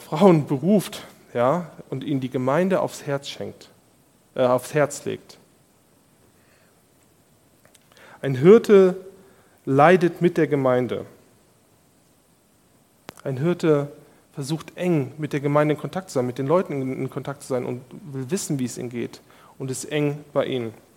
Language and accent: German; Germany; now in United States; ich als Deutscher, mir war es dann komisch